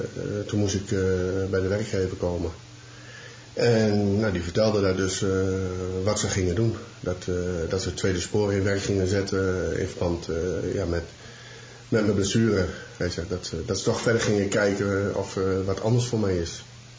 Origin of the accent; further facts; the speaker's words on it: Gelderland, Netherlands; Ik kom uit Gelderland. Ik ben 47 jaar.